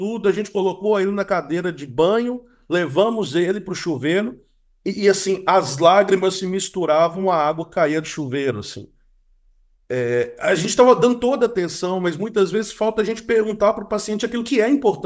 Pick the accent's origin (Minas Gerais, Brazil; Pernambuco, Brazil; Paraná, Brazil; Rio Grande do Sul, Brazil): Minas Gerais, Brazil; now in Rio de Janeiro, Brazil; Eu sou mineiro